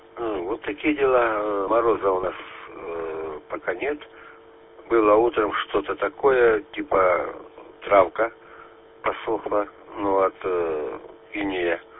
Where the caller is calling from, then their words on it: Krasnodar, Krasnodar Krai, Russia; 5-9 слышу, город Краснодар.